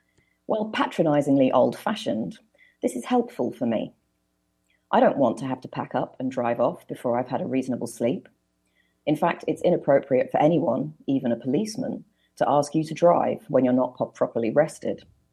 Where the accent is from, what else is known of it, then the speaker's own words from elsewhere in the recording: United Kingdom; I grew up in Thatcher's Britain